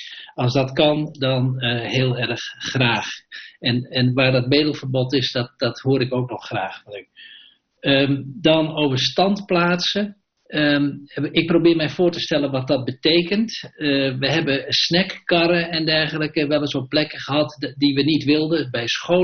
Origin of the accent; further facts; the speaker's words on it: Friesland, Netherlands; Als Fries doet het me natuurlijk pijn dat we geen karpiet meer kunnen afschieten.